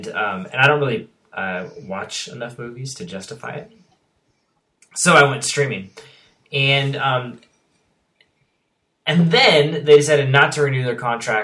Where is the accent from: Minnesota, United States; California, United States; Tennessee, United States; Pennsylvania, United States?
California, United States; Los Gatos; They're based in Los Gatos, and I was born and raised in Los Gatos.